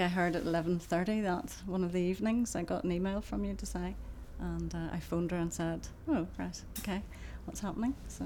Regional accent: Belfast, Northern Ireland, United Kingdom; I was born in Northern Ireland, Belfast, and I've lived there for 50 odd years

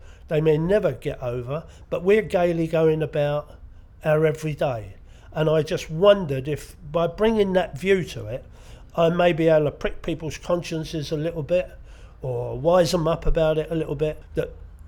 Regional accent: London, United Kingdom; now in Sidmouth, United Kingdom; I'm 70 and a bit, and I come from London originally, but we live in Sidmouth in Devon.

